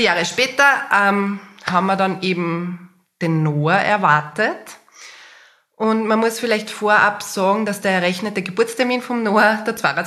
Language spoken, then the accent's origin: German; Upper Austria, Austria; Ich bin gebürtige Oberösterreicherin, wie man gleich hören wird, wohne aber mittlerweile mit meiner Familie im Wienerwald, weil wir einfach beruflich in Wien zu tun haben.